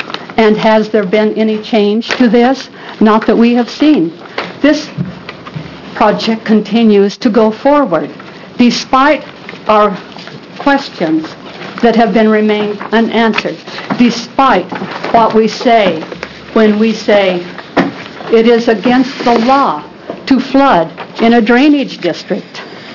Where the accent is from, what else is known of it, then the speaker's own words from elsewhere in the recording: Coquille, Oregon, United States; I grew up in Coquille.